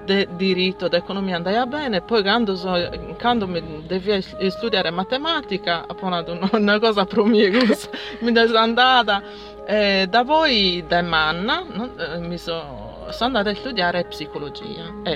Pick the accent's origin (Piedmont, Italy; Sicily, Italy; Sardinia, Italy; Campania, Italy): Sardinia, Italy; Ittiri; also born or lived in Cagliari; Io sono de Casteddu, sono nata in Casteddu, dopo quando ero a 6 anni sono andata a vivere in Ittiri. E sa mamma de mamma fu di de questa zona, de questo luogo, ma de preciso de Alghero.